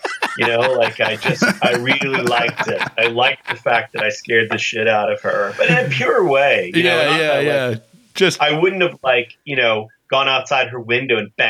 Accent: Framingham, Massachusetts, United States; Framingham, you know, Framingham actually was a great place to grow up

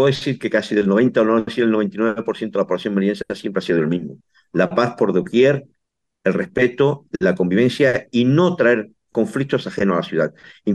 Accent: Melilla, Spain; judíos, y en esto voy a ser muy tajante, somos españoles merinenses de origen judío

